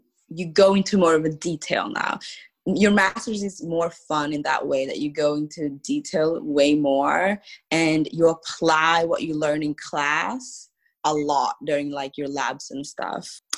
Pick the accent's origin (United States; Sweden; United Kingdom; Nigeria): Sweden; Stockholm, Stockholm County; English is a second language; I am from Stockholm, Sweden